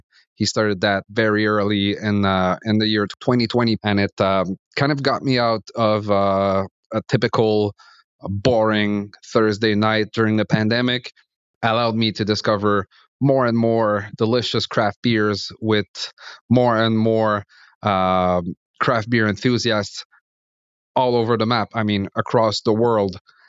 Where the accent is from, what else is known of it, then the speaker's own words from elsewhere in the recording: Montreal, Quebec, Canada; from …. I am from Montreal.